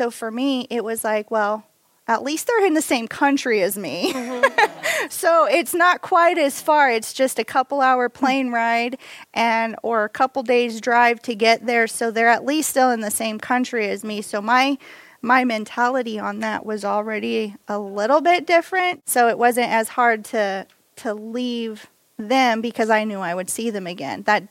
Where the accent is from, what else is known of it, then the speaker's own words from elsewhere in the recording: Honiara, Guadalcanal, Solomon Islands; born there; I was raised in missions. My parents were missionaries. Well, I was born actually on the mission field. So I was born in Honiara, Solomon Islands